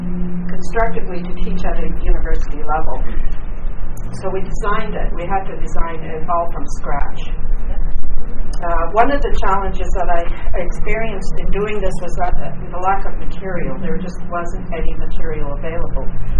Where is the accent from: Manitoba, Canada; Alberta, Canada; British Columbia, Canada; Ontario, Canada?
Alberta, Canada; Kainai